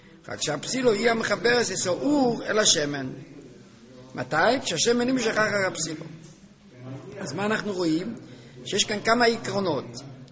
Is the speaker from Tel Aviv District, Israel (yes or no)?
no; Jerusalem, Jerusalem District, Israel; עכשיו בשבת אנחנו ירושלמים